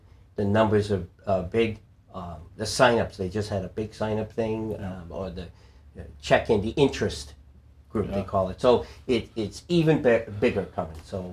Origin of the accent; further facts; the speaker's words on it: New York, United States; I am a Rotarian from the New York area, and I can tell you that it's part of their thing.